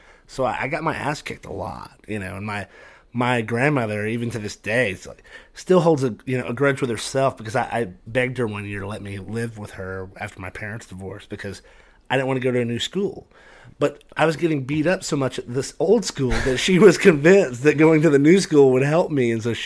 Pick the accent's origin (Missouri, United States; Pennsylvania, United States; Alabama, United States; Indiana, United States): Alabama, United States; Fort Payne; Fort Payne, Alabama. It's the northeastern tip.